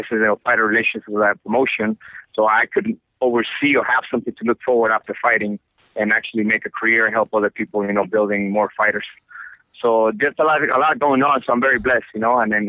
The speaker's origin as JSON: {"language": "English", "country": "Guatemala", "tie": "born or raised there", "said": "the good thing about the place where I grew up in Guatemala is that if you're a thief, you know, they'll definitely do justice."}